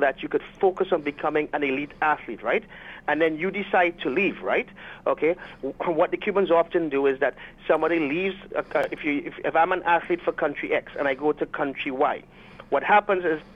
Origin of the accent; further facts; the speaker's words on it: Trinidad & Tobago; now in Canada; I grew up in Trinidad and Tobago. I'm working and teaching in Canada, right?